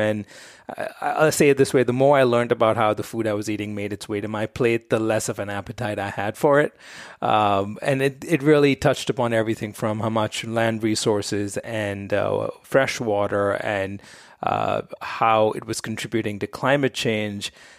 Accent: Mumbai, Maharashtra, India; I grew up in Bombay, India, and I started my professional career as an attorney.

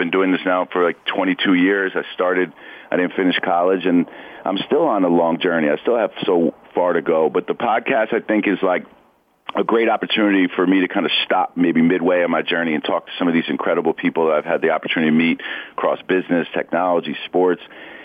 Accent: New York City, New York, United States; But my pitch, like, I grew up in New York City.

